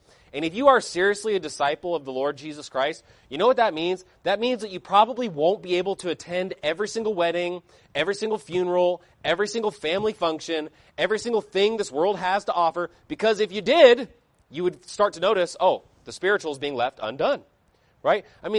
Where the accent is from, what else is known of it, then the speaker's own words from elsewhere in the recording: Idaho, United States; I really love hunting and fishing, and I grew up in Idaho. I spent a lot of time there.